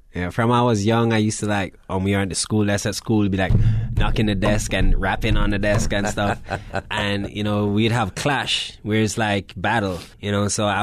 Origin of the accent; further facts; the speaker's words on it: Kingston, Jamaica; Not in Trenchtown. I grew up in Beverly Hills, Kingston.